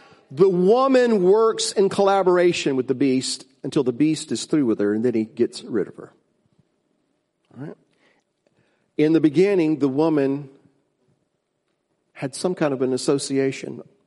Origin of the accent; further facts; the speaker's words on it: the South, United States; Now, I grew up in the South, and there were people in the South who thought that meant